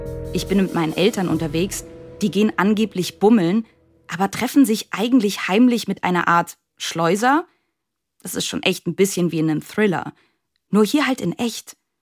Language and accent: German; Bavaria, Germany; Also in Bayern zum Beispiel, wo ich aufgewachsen bin